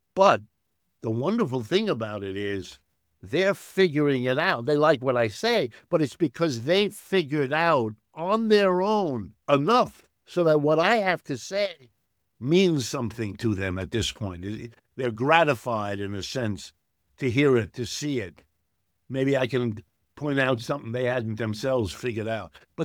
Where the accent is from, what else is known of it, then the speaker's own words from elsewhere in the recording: United States; born there; first language German; English is a second language; My first language is German. My mother was born in Berlin, immigrated to the United States. By the way, some of my feelings about migration is I'm the product of two immigrants. I was born in the United States